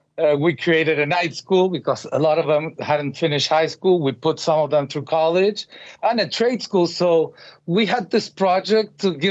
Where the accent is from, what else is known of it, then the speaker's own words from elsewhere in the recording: Mexico City, Mexico; English is a second language; now in United States; Alex and I grew up in Mexico City. We went to American school for many, many years